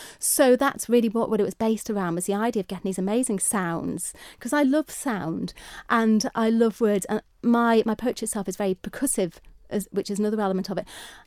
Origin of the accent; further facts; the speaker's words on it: Andreas, Isle of Man; Initially it went out as 8 because I come from Andreas and Erin Arts Centre is really far away